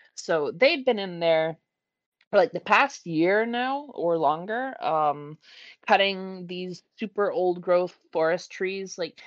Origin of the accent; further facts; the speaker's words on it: British Columbia, Canada; unmarked at Kamloops, BC. That hit home really fucking hard to me too, because that is really close to my hometown. Like, I've been there.